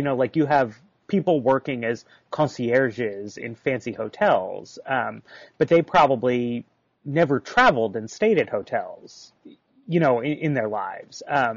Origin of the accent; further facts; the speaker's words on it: United States; it's interesting just as an American basketball fan to visit a country where basketball is actually the most popular sport.